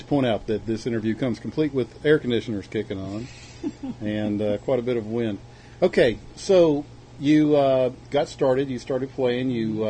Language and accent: English; North Carolina, United States; now in Georgia, United States; You know, Brent and I grew up together there in North Carolina and we're very close. But as adults, we moved pretty far away from each other. He to Idaho, me to Georgia.